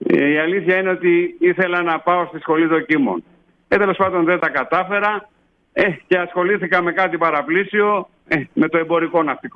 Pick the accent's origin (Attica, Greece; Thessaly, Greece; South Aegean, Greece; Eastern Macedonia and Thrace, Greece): Attica, Greece; Piraeus; Εγώ μεγάλωσα στον Πειραιά. Πειραιώτης λέω, γιατί εκεί στον Πειραιά πάντα κυκλοφορούσα.